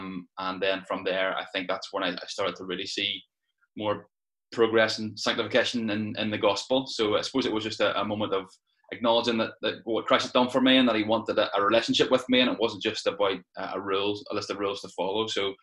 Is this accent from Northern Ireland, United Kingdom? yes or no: yes; Ballymena, Northern Ireland, United Kingdom; now in Bangor, United Kingdom; I'm from Ballymena, although recently just got a house in Bangor, so you can all come and visit me soon.